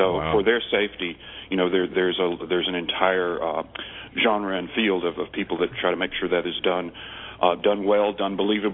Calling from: Washington, District of Columbia, United States; I'm calling in from D.C.

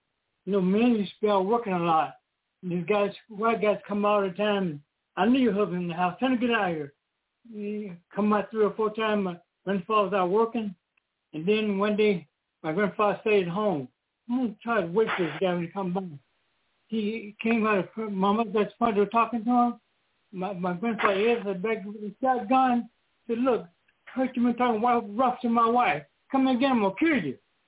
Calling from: Rockford, Illinois, United States; from Rockford, Illinois.

